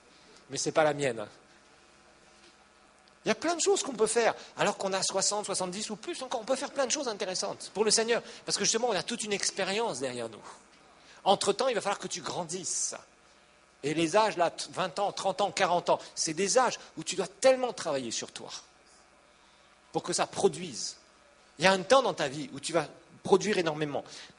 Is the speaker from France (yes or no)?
no; Kasaï, DR Congo; Ou alors, moi je viens du Grand Kassai, là où il y a les diamants.